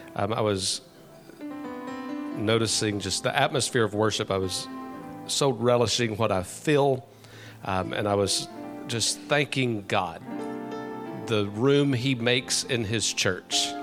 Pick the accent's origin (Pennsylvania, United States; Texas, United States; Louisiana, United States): Louisiana, United States; I was raised in Louisiana